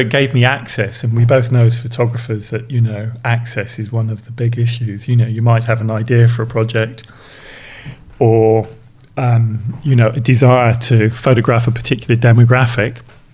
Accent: London, United Kingdom; born there; now in Glasgow, United Kingdom; I was born in London at the time of the New York Times commission. I was living in Glasgow, so I've been living in Glasgow for 10 years

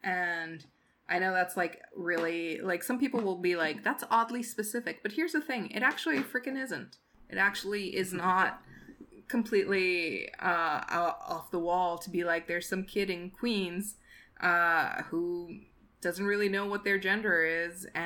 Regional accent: Ciudad Juárez, Chihuahua, Mexico; I am from Juarez, Mexico.

